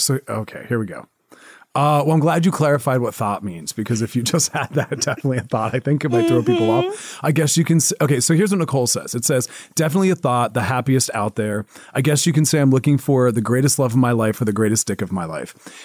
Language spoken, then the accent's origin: English; Philadelphia, Pennsylvania, United States; Philadelphia.